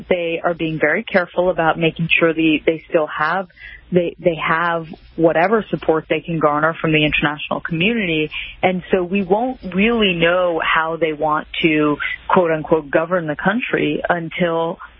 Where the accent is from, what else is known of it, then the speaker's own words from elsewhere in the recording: United States; for me as an American woman who has grown up and been afforded so many freedoms and opportunities